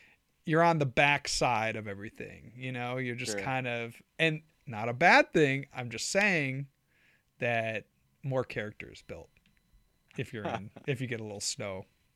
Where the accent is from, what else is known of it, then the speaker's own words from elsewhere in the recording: Michigan, United States; also born or lived in Florida; now in Columbus, United States; I grew up in Michigan, and then now I live in Columbus, Ohio, but I also spent about 2 years down in Florida.